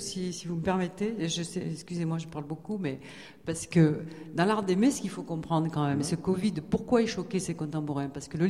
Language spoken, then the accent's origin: French; Provence-Alpes-Côte d'Azur, France; Je suis provençale, hein, je précise.